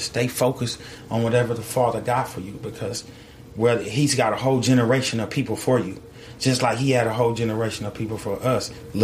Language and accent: English; California, United States; I'm from California, man. We got tough skin.